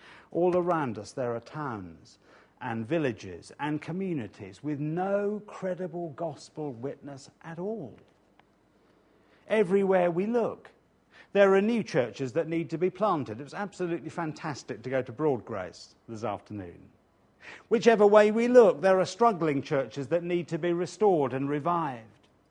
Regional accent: England, United Kingdom; Let me just mention two, and obviously being English doesn't help.

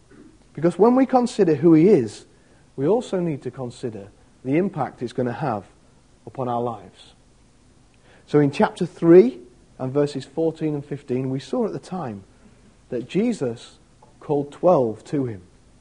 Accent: Grimsby, Yorkshire and the Humber, United Kingdom; accent: Grimsby; My language was another one. And I don't mean my Grimsby accent. Or the fact that I'd have to learn Greek maybe one day.

